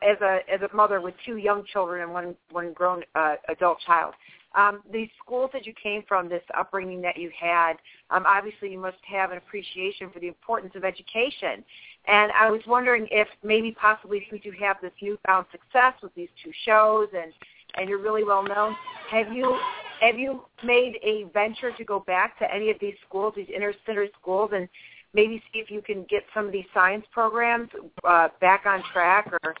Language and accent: English; Cleveland, Ohio, United States; So she's lucky, but I grew up in Cleveland. I grew up in the city, and the schools that were in my neighborhood are failing miserably.